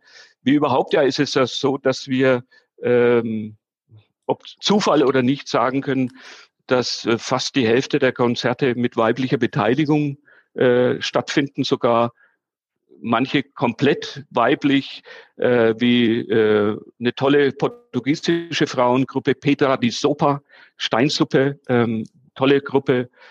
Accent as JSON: {"language": "German", "town": "Nuremberg", "region": "Bavaria", "country": "Germany", "tie": "born or raised there", "said": "Ich bin im Nürnberger Westend groß geworden."}